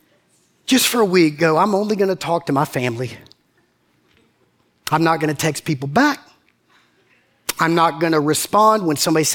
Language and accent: English; Macon, Georgia, United States; Ain't got no sense. I'm from Macon. That's how we say it.